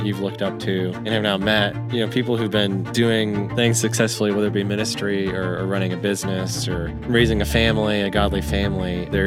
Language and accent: English; Kit Carson, Colorado, United States; I grew up in Kit Carson, Colorado, a town of 300 people.